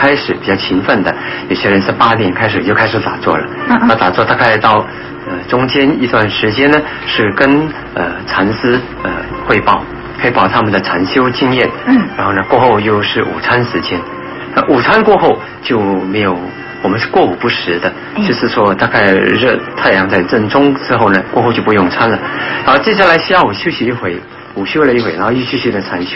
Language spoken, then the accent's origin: Chinese; Malacca, Malaysia; 我是来自马六甲州的。